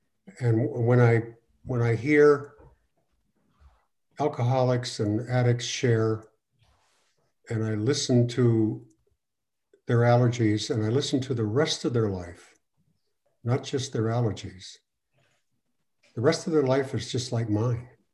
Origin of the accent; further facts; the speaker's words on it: Pennsylvania, United States; also born or lived in Boston; I quit my job in Boston, and I actually moved back to my hometown, Pennsylvania.